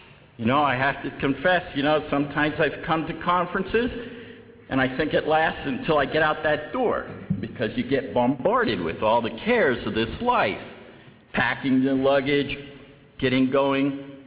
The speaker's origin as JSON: {"language": "English", "town": "Dorothy", "region": "New Jersey", "country": "United States", "tie": "born or raised there", "said": "When I was about 8 years old, I came to the Lord, and I was raised in Dorothy, New Jersey"}